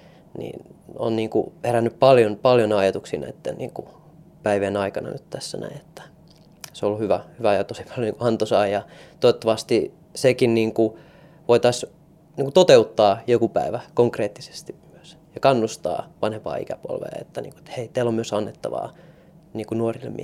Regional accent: Helsinki, Uusimaa, Finland; mä tuun Helsingistä ja on 23-vuotias opiskelija. Opiskelen Diakissa tällä hetkellä.

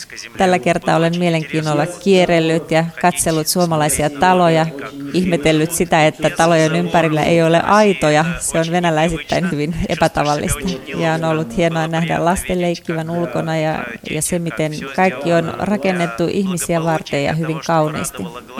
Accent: Kyiv Oblast, Ukraine; born there; Finnish is a second language; Minä synnyin Neuvostoliitossa 40 vuotta sitten. Se oli yksi neuvostotasavallan yksiköistä, Ukraina, aika lähellä Kiivin kaupunkia.

